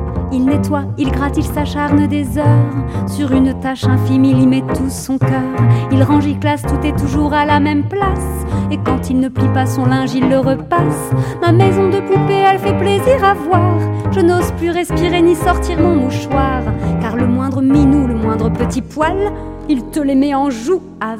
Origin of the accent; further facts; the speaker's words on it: Tourcoing, Hauts-de-France, France; born there; now in Villeneuve-d'Ascq, France; Ben oui, je suis née à Tourcoing et j'habite à Villeneuve-d'Ascq.